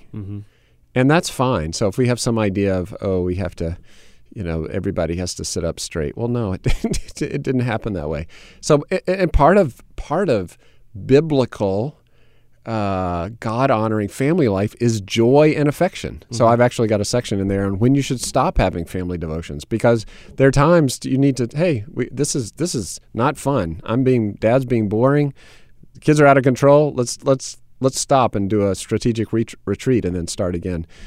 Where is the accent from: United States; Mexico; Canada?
United States; the South; So the football team, I grew up in the South, so I follow University of Alabama.